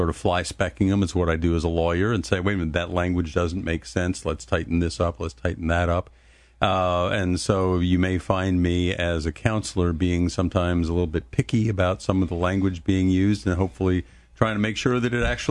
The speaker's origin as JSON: {"language": "English", "region": "New Jersey", "country": "United States", "tie": "born there", "said": "I was born in New Jersey."}